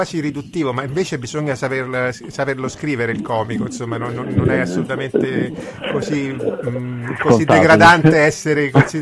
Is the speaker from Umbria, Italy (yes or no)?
no; Rome, Lazio, Italy; posso dire, da romano un po' paraculo